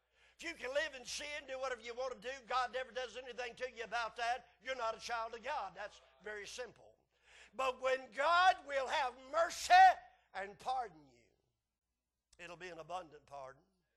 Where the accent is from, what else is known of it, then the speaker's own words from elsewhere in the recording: United States; And I'm an American, buddy. I'm a flag-toting, flag-waving American.